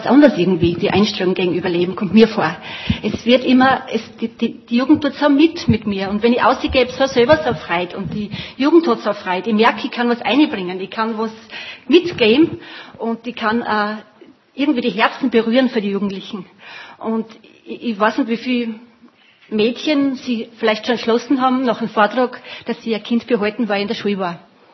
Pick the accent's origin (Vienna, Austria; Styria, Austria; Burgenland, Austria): Styria, Austria; Bruck an der Mur; ich komme aus Bruck an der Mur und arbeite ehrenamtlich